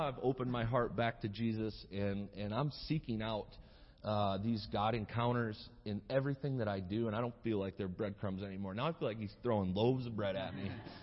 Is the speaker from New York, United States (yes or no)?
no; Michigan, United States; And I was from Northern Michigan.